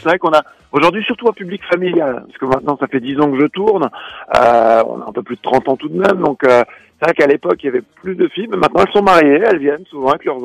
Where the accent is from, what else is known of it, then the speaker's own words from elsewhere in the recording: Reims, Grand Est, France; on vient du Grand Est, de Champagne-Ardenne, de Reims